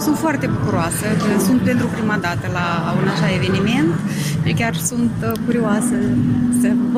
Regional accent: Transnistria, Moldova; Pentru că acolo, în stânga Nistrului, avem de suferit foarte mult. Simplu fapt că suntem români.

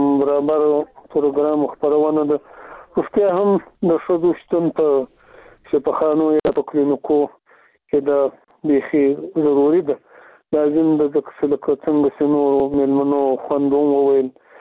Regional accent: Afghanistan

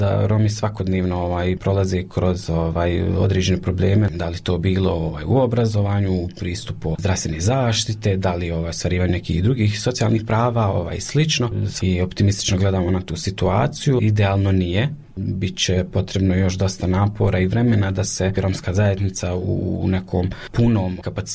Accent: Kakanj, Federation of Bosnia and Herzegovina, Bosnia & Herzegovina; dolazim iz Kaknje

